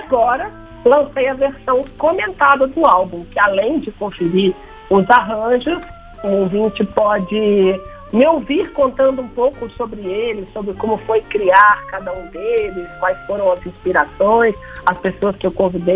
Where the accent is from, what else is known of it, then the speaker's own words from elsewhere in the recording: Brazil; como brasileiro, como pessoa preta